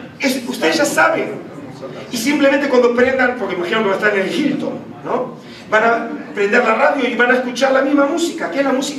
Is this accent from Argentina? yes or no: yes; Argentina; now in Mexico; Yo estoy en México, vengo de Israel y sigo la liga, soy del Barça, quiero aclarar, ¿sí? Como buen argentino.